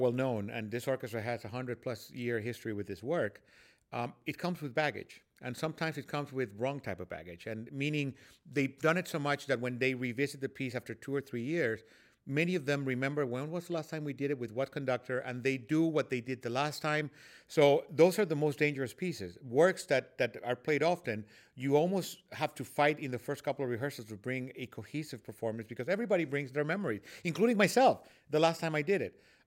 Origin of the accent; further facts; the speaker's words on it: Costa Rica; Interestingly enough, growing up in Costa Rica, most of the music that we did was like the Germanic repertoire.